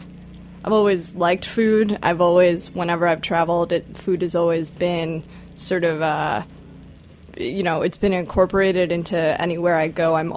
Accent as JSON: {"language": "English", "town": "Chicago", "region": "Illinois", "country": "United States", "tie": "born or raised there", "said": "I actually wrote a story about openly gay students in my high school, of which I grew up in Chicago, and I went to a big public high school"}